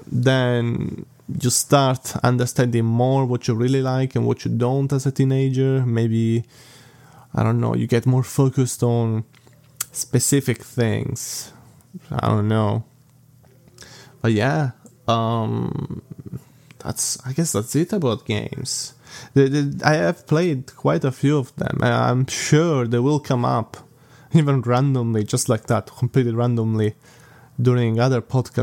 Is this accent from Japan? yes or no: no; Italy; first language Italian; English is a second language; initially, I would watch it in my native language, which is Italian. So I watched, you know, every Italian episode I could get my hands on by watching. I didn't even have access to Cartoon Network. We do have Cartoon Network in Italy